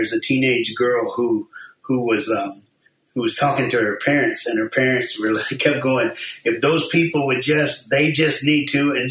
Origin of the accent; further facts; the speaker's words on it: Knoxville, Tennessee, United States; we told him, John, we're from the same town. We grew up